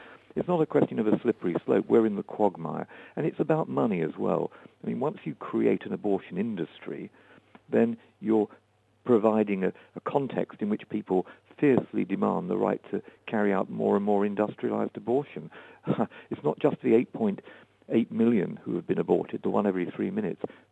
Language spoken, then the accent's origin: English; London, United Kingdom; born there; also born or lived in Liverpool; I was born in London, but I went to Liverpool as a student